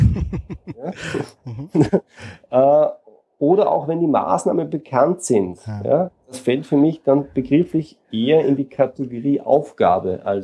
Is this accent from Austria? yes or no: yes; Austria; Ich komme aus Österreich und lebe in Wien.